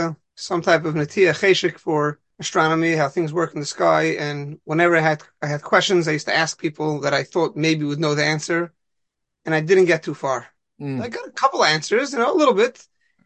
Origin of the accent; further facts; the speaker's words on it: Lakewood, New Jersey, United States; Lakewood. That's it. Straight Lakewood from the beginning.